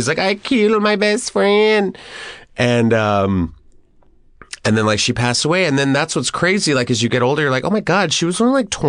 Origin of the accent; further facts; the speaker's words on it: Texas, United States; I guess because I grew up in Texas, and it was like... That was like our JFK, you know?